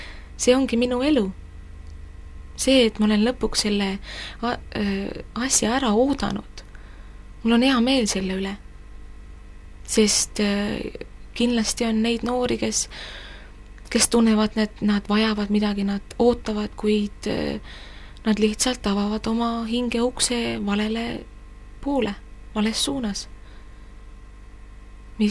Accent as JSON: {"language": "Estonian", "town": "Lüganuse", "region": "Ida-Viru County", "country": "Estonia", "said": "ristimine Luteri kirikus Lüganusel, kust ma olen pärit"}